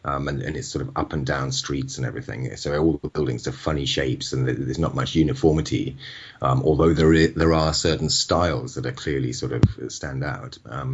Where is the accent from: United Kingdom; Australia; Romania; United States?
United Kingdom; England; And I come from Oundle or Peterborough.